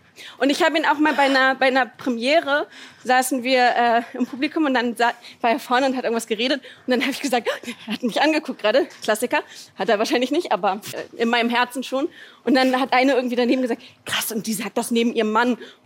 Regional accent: Hamburg, Germany; Eigentlich war es einfach so eine Liebeserklärung an meine Heimatstadt.

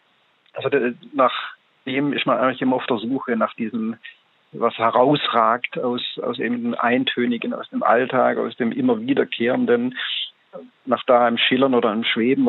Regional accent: Baden-Württemberg, Germany; born there; Also ich bin so ein paar Kilometer Luftlinie von meinem Geburtsort entfernt hier in Horb, also am Rand vom dörtlichen Schwarzwald, im Neckartal.

